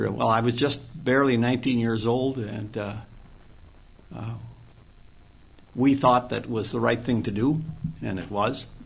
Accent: McIntosh, Minnesota, United States; I was born in McIntosh, Minnesota.

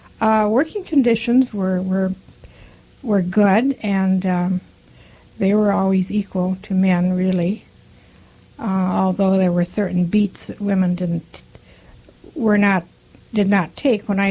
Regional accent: Grandin, North Dakota, United States; also born or lived in Minnesota; I was born on June 29th, 1916. On a farm near Grandin, North Dakota. I went to school, rural schools in various towns in North Dakota, such as Hillsboro and Kelso

